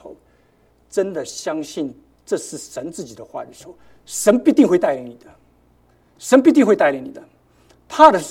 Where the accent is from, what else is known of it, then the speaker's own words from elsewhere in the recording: Shanghai, China; 我告诉你，我是个上海人，我是这个非常精明的一个人。